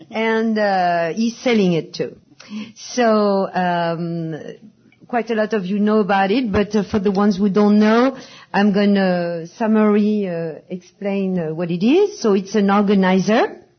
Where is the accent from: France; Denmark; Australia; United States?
France; Paris, Île-de-France; English is a second language; We are from Paris, France, so excuse our English.